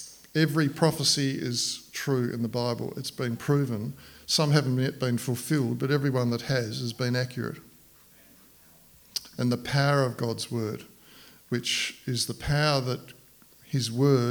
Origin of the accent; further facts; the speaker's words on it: Lindisfarne, North East England, United Kingdom; Well, I know where I grew up in Lindisfarne, we never locked our door.